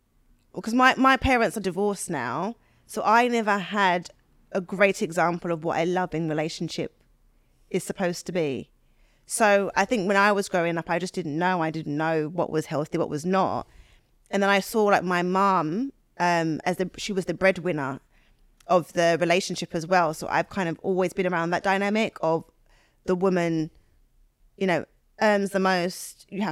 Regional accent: London, United Kingdom; also born or lived in Dagenham; So I moved from North London, very diverse. It was loads of blacks, Asians, everyone mixing together, whites. And then I moved to Dagenham. My school was in Dagenham, but I lived in Chadwell Heath.

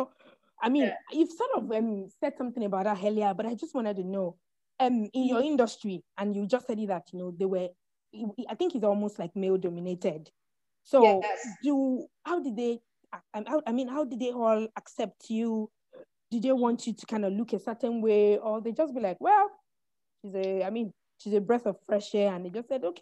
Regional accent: Nigeria; from a diversity angle and being a Nigerian

